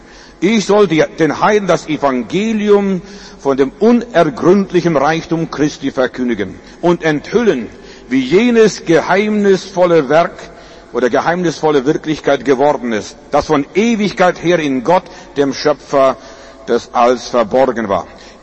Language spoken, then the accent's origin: German; Lithuania; moved away; Als wir mit unserer Familie mal in Litauen wieder dort waren, wo ich herkomme